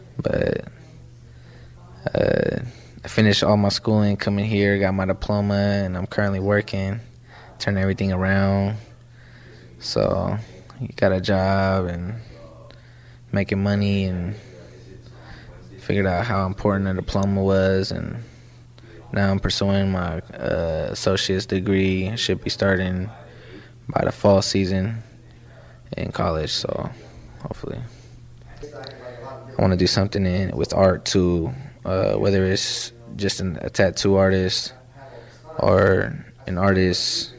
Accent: Portland, Oregon, United States; born and raised in Portland, Oregon, 20 years old, Mexican-American.

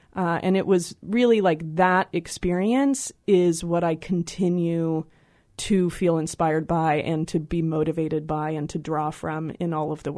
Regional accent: San Francisco, California, United States; I grew up in San Francisco, and I'm an urban youth, and I listen to hip-hop

